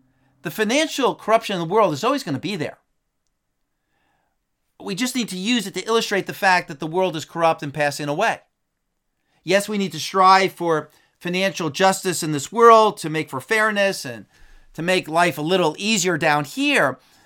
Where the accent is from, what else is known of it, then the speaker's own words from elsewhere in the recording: New Milford, New Jersey, United States; The other day, my sister pointed out on Zillow the house that I grew up in New Milford, New Jersey.